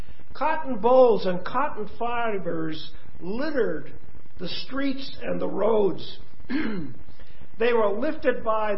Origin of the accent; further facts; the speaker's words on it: Enterprise, Alabama, United States; I was born in Enterprise, a small town in southeast Alabama, and at that time it was a farm service community in country where cotton once had been king.